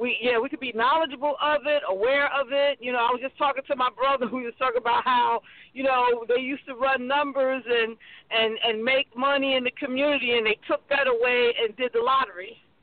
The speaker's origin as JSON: {"language": "English", "town": "Newark", "region": "New Jersey", "country": "United States", "lives_now": "Florida, United States", "said": "But I'm originally from New Jersey. I'm originally from Newark."}